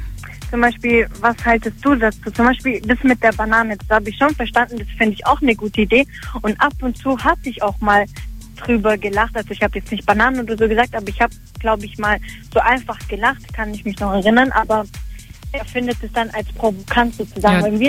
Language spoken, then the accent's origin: German; Italy; Also ich bin Italienerin, das heißt, ich habe einen sehr starken Temperament.